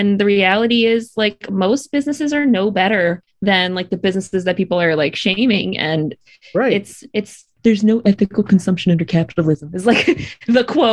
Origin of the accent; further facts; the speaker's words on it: United States; I guess I have been numb to it, which is another big part of being American.